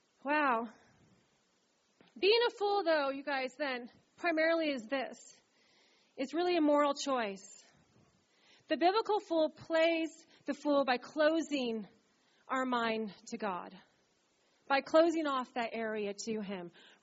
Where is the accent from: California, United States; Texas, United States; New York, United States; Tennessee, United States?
California, United States; Sacramento; When I'd come visit my cousins here in Novato, I grew up in Sacramento